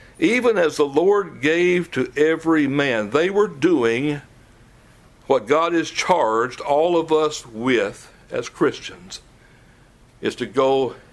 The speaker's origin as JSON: {"language": "English", "region": "Tennessee", "country": "United States", "said": "I'm from Tennessee. It took me a long time not to say hose pipe."}